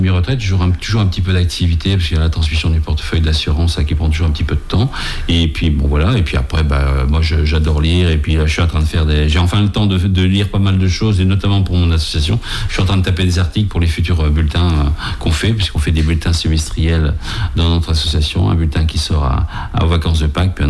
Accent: Lisieux, Normandy, France; also born or lived in La Roche-sur-Yon / Sarthe; je suis né à La Roche-sur-Yon, j'ai passé toute ma petite enfance à Lisieux. Après, pour des raisons professionnelles, mon père est parti avec toute sa petite famille, puisqu'on est quatre enfants, dans la Sarthe, puisqu'il était originaire de la Mayenne.

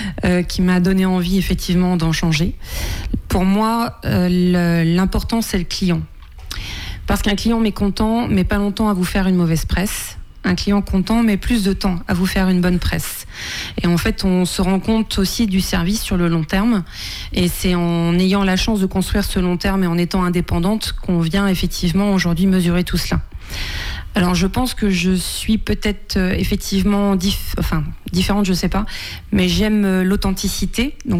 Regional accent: Saint-Hilaire-de-Chaléons, Pays de la Loire, France; je ne suis pas vendéenne, je viens du 44, j'ai grandi à Saint-Hilaire de Chaléon

